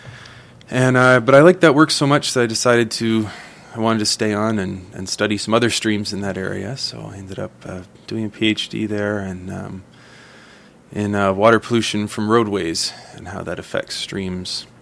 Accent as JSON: {"language": "English", "town": "Brantford", "region": "Ontario", "country": "Canada", "tie": "born or raised there", "also_born_or_lived": "Toronto", "said": "I was born in Toronto, moved to Brantford, Ontario, when I was about 7 years old, and spent the rest of my, I guess, childhood, you can call it, there"}